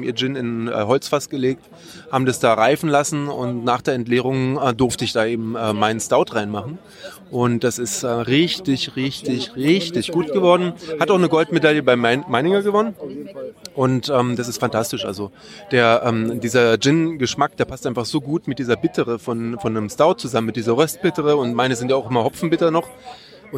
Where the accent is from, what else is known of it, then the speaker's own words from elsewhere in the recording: Berlin, Germany; born there; da ich ja eh jetzt wieder in Berlin wohne, wo ich auch geboren wurde